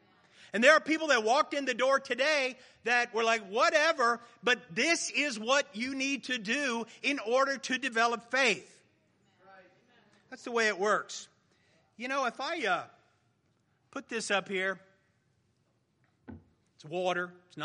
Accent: Miami, Florida, United States; I grew up in Miami, and we would have football practice in August, two a days.

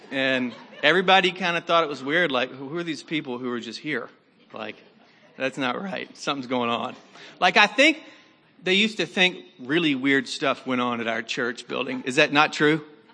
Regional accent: Hartsville, Tennessee, United States; So I was born in Tennessee, in Hartsville, where we were little kids.

